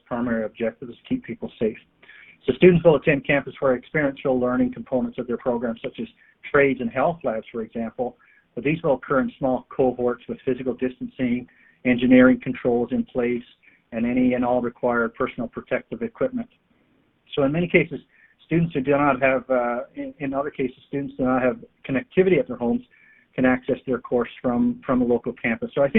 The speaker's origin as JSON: {"language": "English", "region": "Newfoundland and Labrador", "country": "Canada", "said": "I mentioned I'm from Newfoundland. I guess I thought I'd mention it because I know you couldn't tell by my accent because I don't have one."}